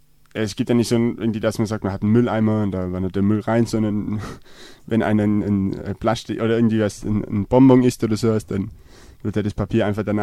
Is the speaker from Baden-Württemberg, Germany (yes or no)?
yes; Merklingen, Baden-Württemberg, Germany; aus meinem Heimatdorf, aus Merklingen bei Walderstadt im Kreise Böblingen